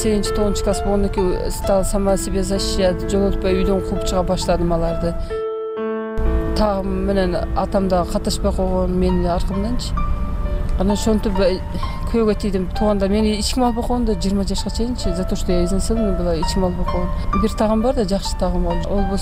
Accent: Sülüktü, Batken Region, Kyrgyzstan; born there; Мен 1974 жылы Сүрүктүү шаарында төрөлгөнмүн.

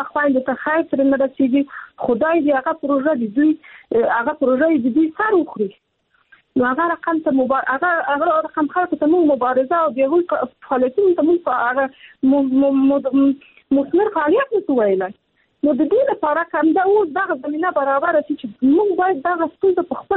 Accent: Afghanistan; زه خپله په افغانستان کې پیدا شوې، په افغانستان کې لویه سوم،

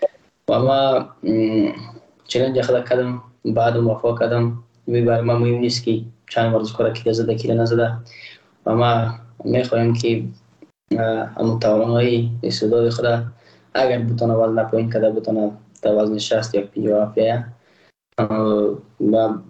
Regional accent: Afghanistan; که من تاجک نیستم. احساس کنم ما روش بلاک پرشنی نیستم. ما یک افغان هستم

